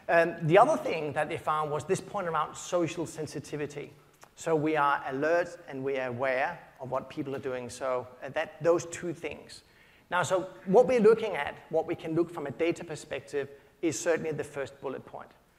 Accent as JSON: {"language": "English", "country": "Denmark", "tie": "born or raised there", "moved": "yes", "lives_now": "Sydney, Australia", "said": "I live in Sydney and Simon lives in Melbourne. And there's some funny way, I grew up in Denmark"}